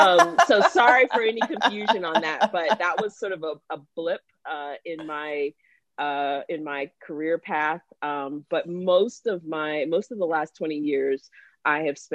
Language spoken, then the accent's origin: English; Jacksonville, Florida, United States; And I'm from Florida. We didn't have any interest in moving back to Jacksonville.